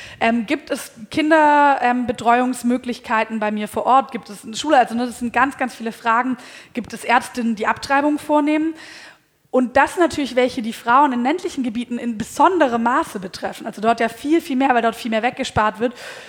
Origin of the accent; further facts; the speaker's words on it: Baden-Württemberg, Germany; Aber wenn man dann nach Brandenburg rausgeht oder irgendwie ins schwäbische Land, wo ich herkomme, da können die Leute auch damit nichts anfangen.